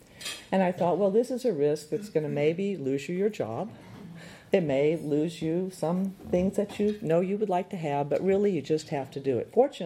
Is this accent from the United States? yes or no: yes; Corpus Christi, Texas, United States; since I was representing my hometown, Corpus Christi at the time was 51% Latino and 9% African-American.